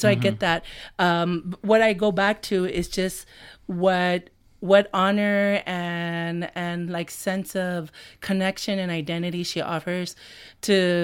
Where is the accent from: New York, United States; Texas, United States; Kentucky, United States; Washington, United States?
Texas, United States; San Antonio; I grew up not proud of being Mexicana, right? I was a Tex-Mex, you know, Tejana.